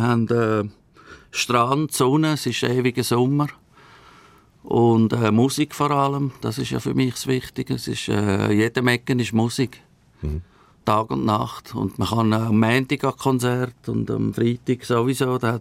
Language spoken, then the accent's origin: German; Switzerland; now in Cuba; Die Schweizer gelten überall als reiche Leute, weil das Image der Banken, obwohl es ja nicht so ist, Banken sind ja nicht am Volk eigentlich, aber wo man als Schweizer reinkommt